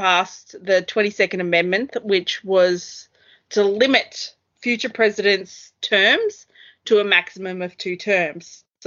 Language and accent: English; Australia; You know, I'm Australian. I don't know American history.